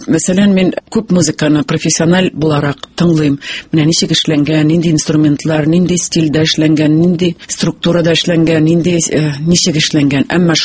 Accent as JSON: {"language": "Tatar", "town": "Kyshlau-Yelga", "region": "Bashkortostan", "country": "Russia"}